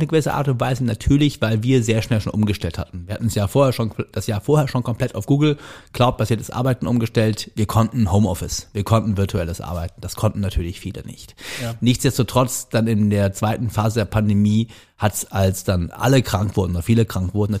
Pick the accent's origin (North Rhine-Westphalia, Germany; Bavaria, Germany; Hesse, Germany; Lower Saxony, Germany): North Rhine-Westphalia, Germany; Cologne; Ich bin ja gebürtiger Kölner, insofern habe ich durchaus ein Faible zum Biertrinken quasi qua Historie.